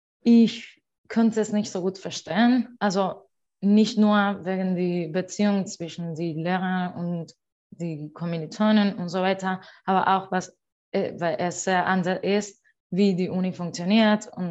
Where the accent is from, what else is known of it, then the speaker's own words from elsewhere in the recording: Argentina; German is a second language; moved away as an adult; now in Potsdam, Germany; ich bin aus Argentinien, ich bin 21 Jahre alt und ich bin hier seit März, also 9 Monaten.